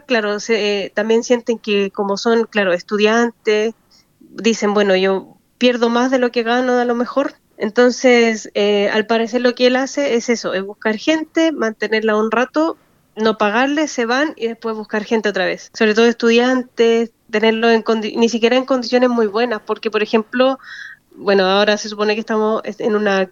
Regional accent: Chile; yo soy de Chile

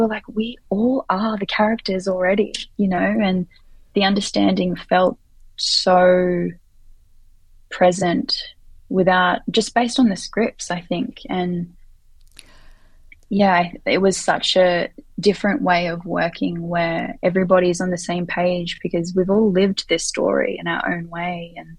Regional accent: Australia; coming out of Australia, Filipino Australian specifically, because there's so much specificity. Not just being Filipino, but being Filipino Australian. And, you know, I grew up not seeing myself on screen.

